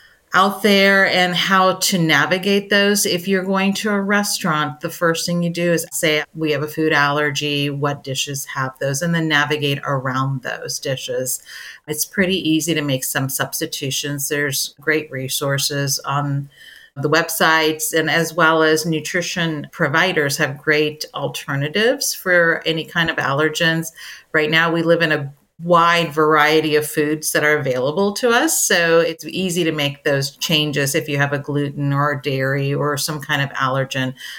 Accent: India; Well, I am from India, so clearly I choose Indian cuisine a lot of times

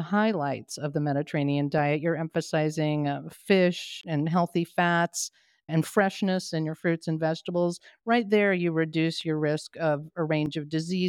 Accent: United States; because, you know, we're American, we all love bacon.

